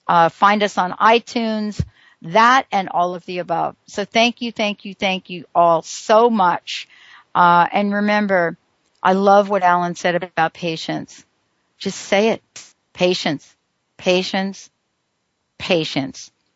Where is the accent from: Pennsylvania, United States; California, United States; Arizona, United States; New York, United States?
New York, United States; I'm from New York. You're from New York.